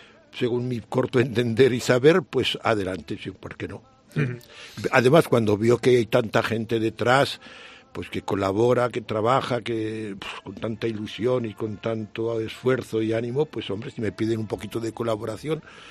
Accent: Sallent de Gállego, Aragon, Spain; y yo o me subía a Sallén, a mi pueblo, pues o me venía aquí a Jaca a verla, ¿no?

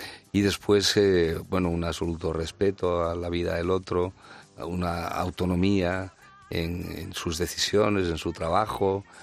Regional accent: Mieres, Asturias, Spain; siempre por Navidades nos juntamos en mi pueblo, en Mieres.

